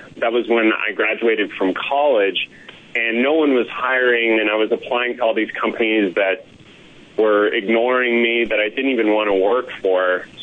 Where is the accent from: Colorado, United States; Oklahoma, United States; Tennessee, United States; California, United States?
Colorado, United States; moved away; So I'm from Colorado, and I moved out to Silicon Valley, basically